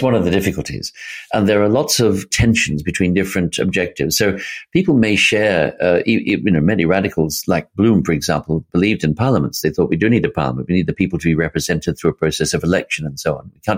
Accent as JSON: {"language": "English", "town": "Sydney", "region": "New South Wales", "country": "Australia", "said": "down in Australia, where I come from. I come from Sydney, and it's still going strong"}